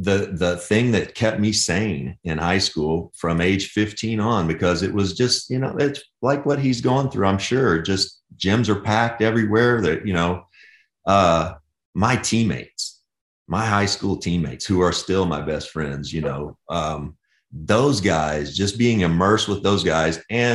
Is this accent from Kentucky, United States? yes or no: yes; Kentucky, United States; also born or lived in Georgia; We grew up in Kentucky and Georgia, and we're around Indiana and all that, where high school basketball rules.